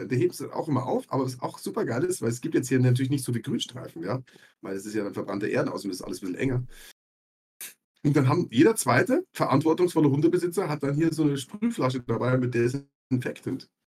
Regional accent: Bavaria, Germany; Wir sind beide in Bayern groß geworden.

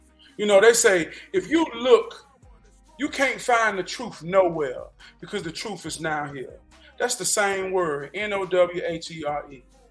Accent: United States; We black men. We have black families, right? But as they go out, now we are citizens. We are American.

